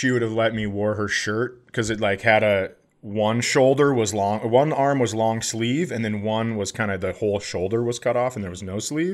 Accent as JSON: {"language": "English", "town": "Coeur d'Alene", "region": "Idaho", "country": "United States", "said": "It's America. America fucking rules. And I'm from Coeur d'Alene."}